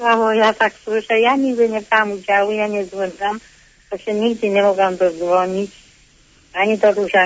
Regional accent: Konin, Greater Poland Voivodeship, Poland; Ja tutaj z tego jestem z Konina, tu mieszkam na Zatorzu.

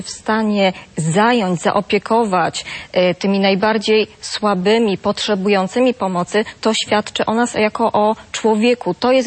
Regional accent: Bydgoszcz, Kuyavian-Pomeranian Voivodeship, Poland; Tak, ja jestem z Bydgoszczy.

